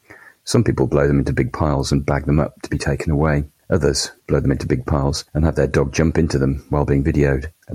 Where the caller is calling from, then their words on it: Birmingham, West Midlands, United Kingdom; from Birmingham in the UK.